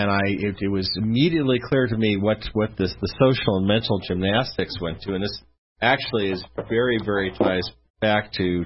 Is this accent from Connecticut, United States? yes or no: no; La Mesa, California, United States; back when I was a teenager, there was actually a branch of the Reorganized Church there in my hometown, La Mesa, California